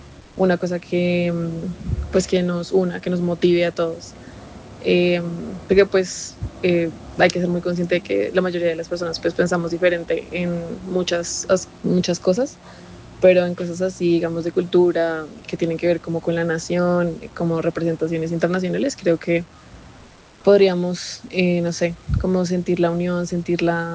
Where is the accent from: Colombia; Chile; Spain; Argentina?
Colombia; Primero porque soy colombiana y después porque ya nos toca mundial.